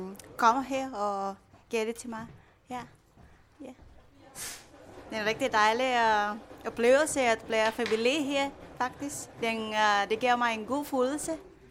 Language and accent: Danish; Philippines; Danish is a second language; now in Denmark; og jeg kommer fra Filippinerne. Ja. Jeg har været i Danmark i helt andet år.